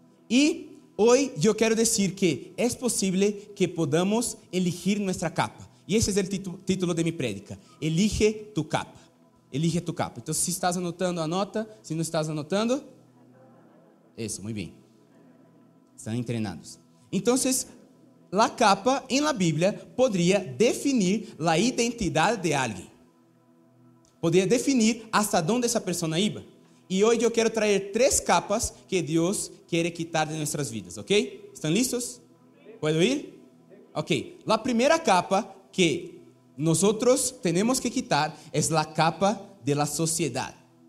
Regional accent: Brazil; Spanish is a second language; Soy de Brasil. Por eso ese acento súper chévere. Por eso, solo por eso.

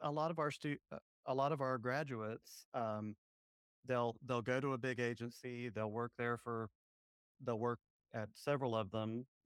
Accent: Tuscaloosa, Alabama, United States; And Tuscaloosa is my hometown.

